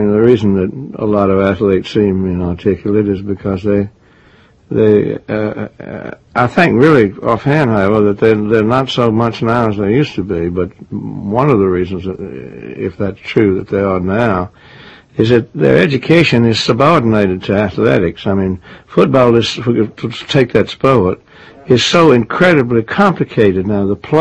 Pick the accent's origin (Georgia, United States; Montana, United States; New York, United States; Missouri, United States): Georgia, United States; Atlanta; Well, in Atlanta, around Atlanta, north of Atlanta. I come from Atlanta.